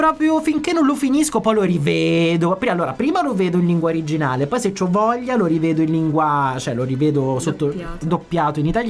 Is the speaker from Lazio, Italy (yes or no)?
yes; Viterbo, Lazio, Italy; come si dice a Viterbo dalle mie parti